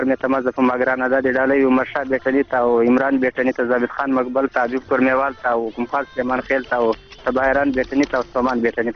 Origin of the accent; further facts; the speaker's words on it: South Waziristan, Pakistan; لکه زه خپل هم د جنوبي وزیرستان یم